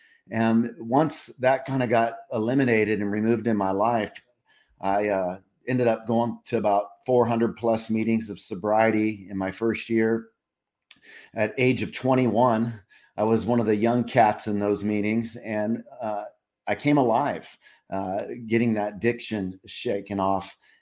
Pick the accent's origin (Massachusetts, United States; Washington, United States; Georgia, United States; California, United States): California, United States; Laguna Beach; As a young kid, I remember I got to live in Laguna Beach, California.